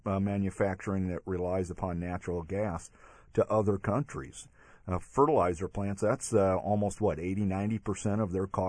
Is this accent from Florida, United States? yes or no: no; Omaha, Nebraska, United States; Born and raised in Omaha. Haven't left other than to work here.